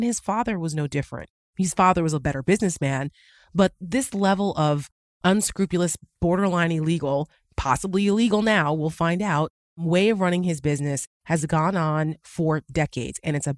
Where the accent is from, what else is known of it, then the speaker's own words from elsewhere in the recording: New Jersey, United States; also born or lived in Queens, United States; You know, I was born in Queens, raised in Jersey. My husband is from Brooklyn.